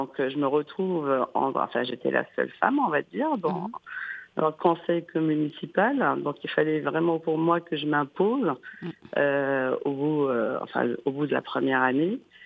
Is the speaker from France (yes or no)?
no; Casablanca, Casablanca-Settat, Morocco; moved away as an adult; j'ai eu mon bac et j'ai quitté Casablanca pour mes études en communication des entreprises avant de revenir m'installer dans mon pays adoré.